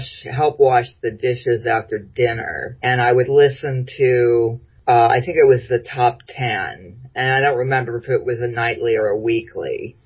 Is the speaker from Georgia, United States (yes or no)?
no; Florida, United States; Well, you know, my sister, I grew up mostly in Florida, and my sister had a guitar.